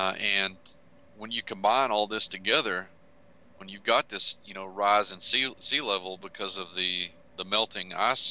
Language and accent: English; Texas, United States; I think that even in my home state in Texas, there have been some really significant finds.